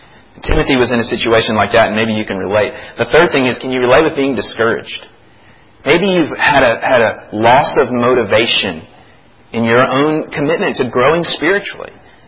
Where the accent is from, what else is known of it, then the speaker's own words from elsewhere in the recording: Florida, United States; You know, when I grew up in Florida, there was a season, and it may still be going on, but I'm not there.